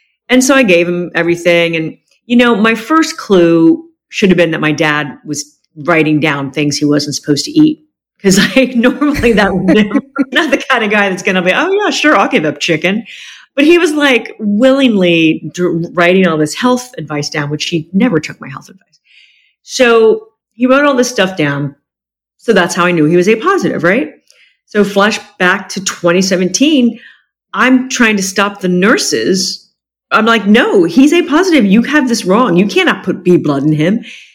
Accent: Ohio, United States; also born or lived in Jacksonville / Los Angeles; I'm 57 years old, and I was born in Jacksonville. I grew up in Ohio. I spent the last 25 years in Los Angeles, and I'm back in Jacksonville, kind of full circle

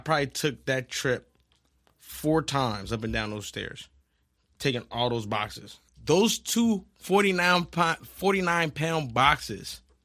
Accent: Philadelphia, Pennsylvania, United States; I'm not getting out of the truck. I'm from North Philadelphia.

